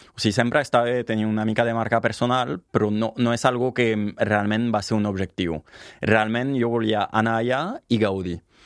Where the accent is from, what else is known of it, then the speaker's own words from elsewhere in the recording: Perpignan, Occitania, France; moved away as an adult; Vaig néixer a Perpinyà.